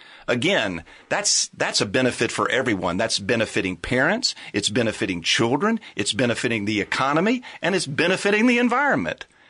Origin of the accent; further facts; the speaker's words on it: Durham, North Carolina, United States; I grew up in the Durham public schools.